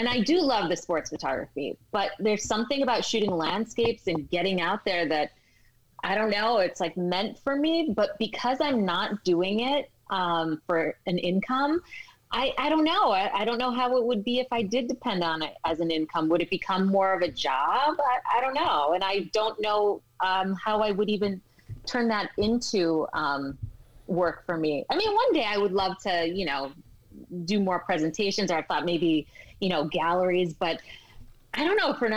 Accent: Cleveland, Ohio, United States; Browns, I'm from Cleveland, so I might be watching the Cleveland Browns, but that game's over.

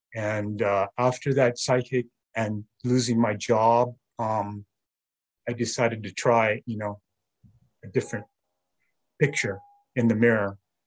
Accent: Los Angeles, California, United States; now in Hawaii, United States; I was born in Los Angeles. My parents were both from Hawaii. My father was born here on the Big Island, and my mother was born in Oahu. So this is actually where my roots are. And LA was where I grew up

